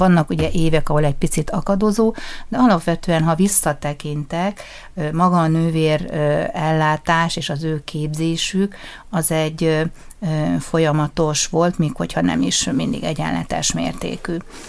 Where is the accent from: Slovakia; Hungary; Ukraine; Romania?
Hungary; Debrecen, Hajdú-Bihar; és amikor én debreceni vagyok